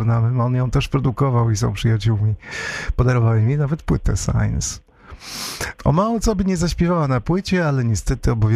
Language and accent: Polish; Kalisz, Greater Poland Voivodeship, Poland; bo ja też jestem Wielkopolaninem, urodzony i wychowany w Kaliszu